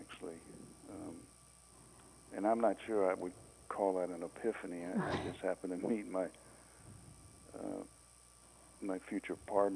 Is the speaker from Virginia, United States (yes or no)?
yes; Portsmouth, Virginia, United States; And then I went to work for a city magazine in Norfolk, Virginia, which is near where I grew up in Portsmouth.